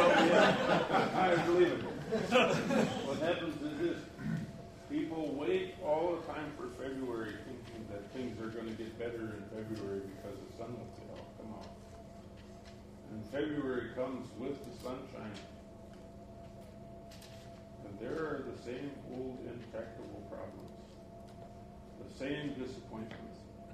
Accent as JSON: {"language": "English", "region": "North Dakota-Montana border", "country": "United States", "tie": "born or raised there", "said": "I grew up on the North Dakota-Montana border, where we had about 13 inches of rain a year when we were lucky."}